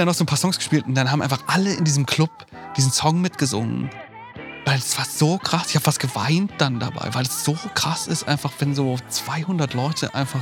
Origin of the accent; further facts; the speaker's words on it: Thuringia, Germany; Aus Thüringen eigentlich.